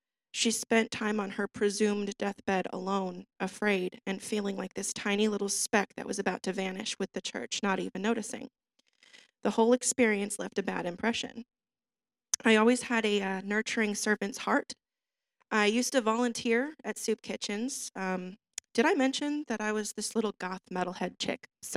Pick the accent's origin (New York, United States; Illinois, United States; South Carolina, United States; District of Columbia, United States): Illinois, United States; I was not raised to be a Christian. I'm from Illinois, and while my parents know Christ, he really wasn't a big part of our lives growing up.